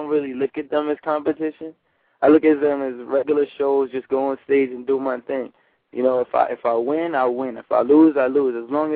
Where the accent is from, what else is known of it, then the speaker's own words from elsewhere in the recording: Bronx, New York, United States; I grew up on White Plains Road. That's like the far north side, northeast side